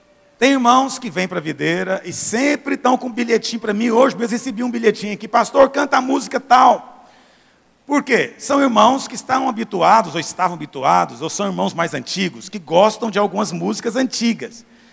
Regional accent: Goiás, Brazil; born there; Ainda bem que eu nasci em Goiás, nós somos mais santos aqui. Pois é, aqui em Goiás

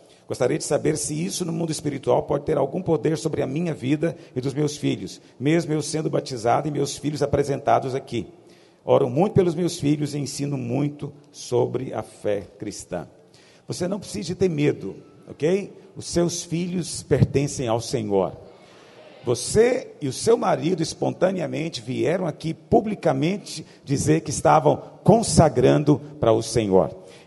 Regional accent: Americana, São Paulo, Brazil; Somos do interior de São Paulo, de Americana, ok?

